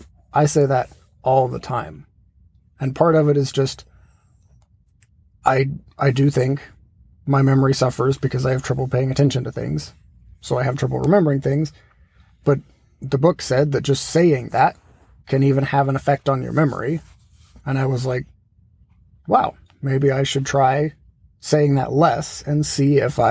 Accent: Texas, United States; also born or lived in Louisiana; Well, yeah, but that's like, I'm not from Texas on a technicality. Like it doesn't really count. I will still say I'm from Texas, but only because Cajun is like the south of the south.

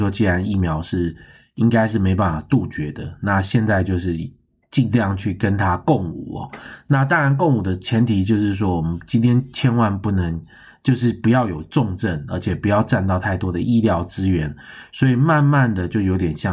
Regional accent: Taiwan; now in Canada; 我们自己本身也是台湾人

